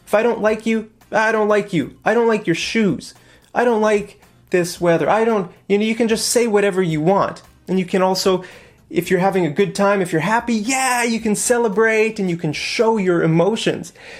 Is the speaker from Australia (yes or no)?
no; Canada; For example, this is Canada. I'm from Canada, right?